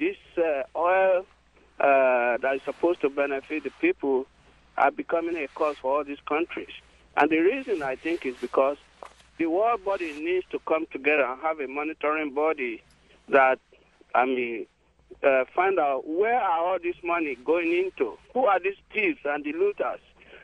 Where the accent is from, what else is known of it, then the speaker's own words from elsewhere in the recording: Nigeria; I'm originally from Nigeria